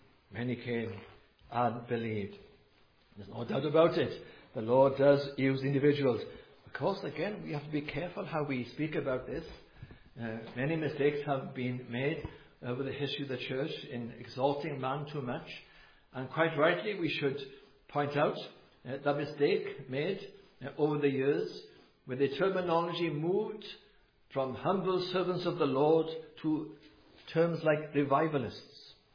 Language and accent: English; Wales, United Kingdom; I am from Wales